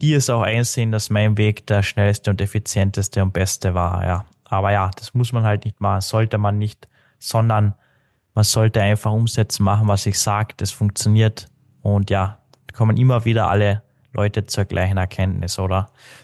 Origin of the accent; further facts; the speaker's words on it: Carinthia, Austria; Kärnten, Tirol, da wo ich herkomme, Kärnten eben, da ist es gang und gäbe.